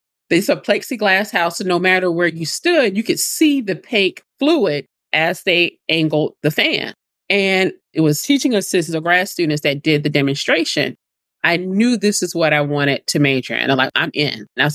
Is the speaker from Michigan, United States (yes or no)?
no; South Carolina, United States; My home state of South Carolina was hit by a hurricane when I was 12.